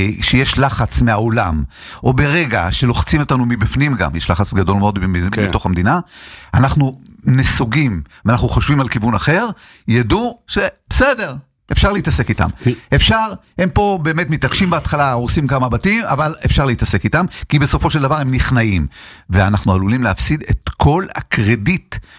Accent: Petah Tikva, Central District, Israel; אני הרי פתח תקוואי.

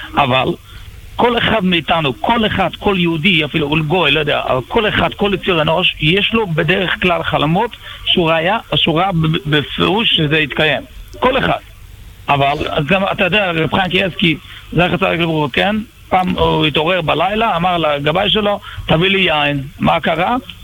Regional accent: New York, United States; אני מניו יורק

